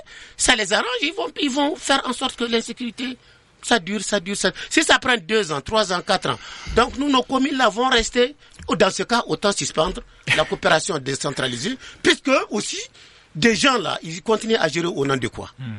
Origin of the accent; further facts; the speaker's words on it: Mali; en tant que nordiste et malien tout court